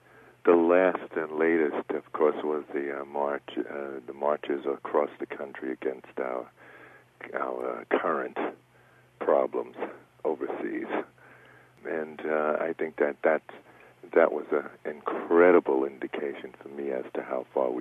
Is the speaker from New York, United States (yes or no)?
yes; Brooklyn, New York, United States; basically I grew up in Brooklyn through the 50s as a teenager